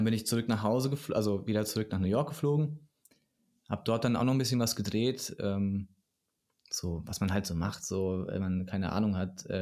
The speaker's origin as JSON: {"language": "German", "town": "Hof", "region": "Bavaria", "country": "Germany", "tie": "born or raised there", "said": "Und kam dann zurück nach Hof in meine Heimat, war so, ich kann hier nicht mehr wohnen"}